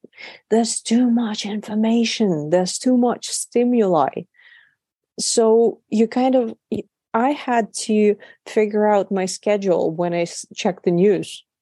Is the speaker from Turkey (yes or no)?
yes; Istanbul, Turkey; English is a second language; I'm not originally from Ukraine. I grew up in Turkey, in Istanbul.